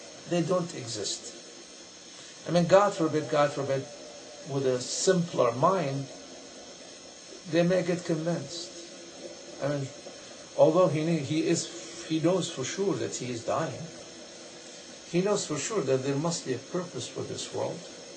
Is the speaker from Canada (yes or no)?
no; Iran; man, I am from Iran.